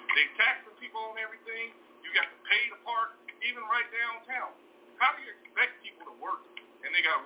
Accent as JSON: {"language": "English", "town": "Inglewood", "region": "California", "country": "United States", "tie": "born or raised there", "said": "I'm speaking from experience growing up in Inglewood."}